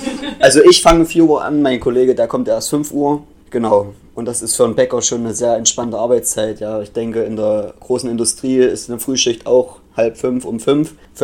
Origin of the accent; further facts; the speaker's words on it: Artern, Thuringia, Germany; Also ich komme ursprünglich aus Artern, wie wahrscheinlich viele wissen. Ja, habe da bis letztes Jahr gewohnt, genau. Habe meine Lehre nach der 10. Klasse in Apolda gemacht, bei Bäckerei Döbel.